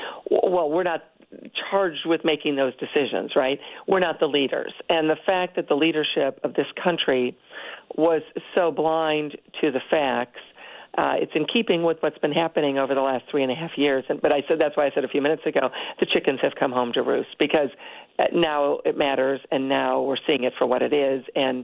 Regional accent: United States; but I'm an American, and you asked, and so I'm happy to answer.

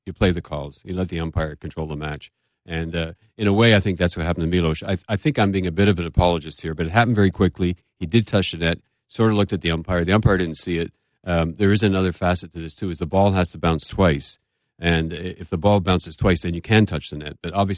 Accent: Quebec, Canada; Well, I'm originally from Quebec

